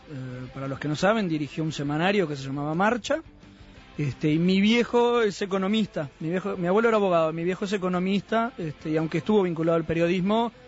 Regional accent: Mexico; born there; Soy nacido ahí en México.

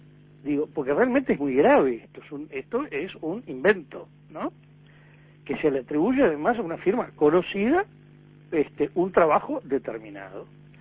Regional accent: Uruguay; somos los uruguayos.

